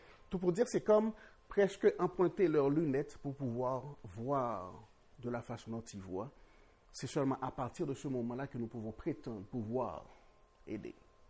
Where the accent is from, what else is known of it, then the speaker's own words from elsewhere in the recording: Haiti; born there; je me dis que je suis né en Haïti, dans un pays de tradition